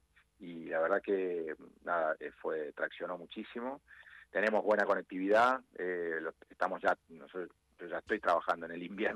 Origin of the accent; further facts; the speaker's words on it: Buenos Aires, Argentina; born there; now in Bariloche, Argentina; Así que nací en Buenos Aires, pero por elección barilochense.